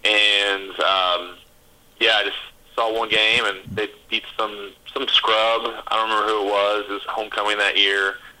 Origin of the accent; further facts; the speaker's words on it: Litchfield, Kentucky, United States; Yeah, so I grew up in Litchfield, Kentucky, which is Grayson County.